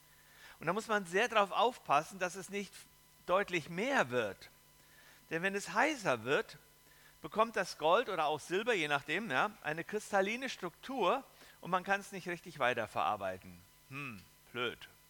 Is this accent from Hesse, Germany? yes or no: yes; Hesse, Germany; accent: Hessian village dialect; Ich bin so im Dialekt aufgewachsen, so im hessischen Dorfdialekt.